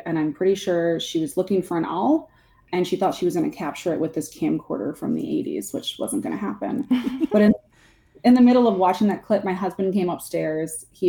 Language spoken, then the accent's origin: English; Allens Grove, Wisconsin, United States; the town of Allens Grove, Wisconsin, where the story takes place, is actually my hometown.